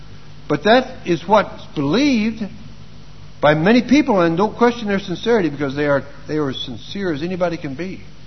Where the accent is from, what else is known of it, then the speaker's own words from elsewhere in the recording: United States; In fact, I come from America